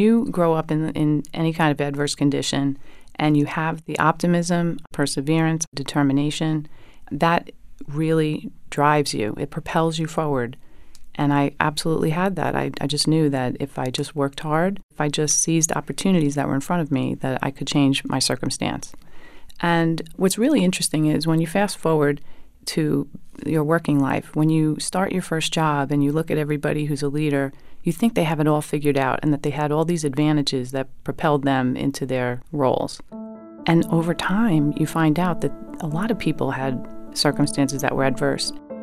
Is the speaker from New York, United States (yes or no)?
yes; New York City, New York, United States; I grew up in New York City, in Brooklyn, and we rented an apartment, didn't have a car, took the bus.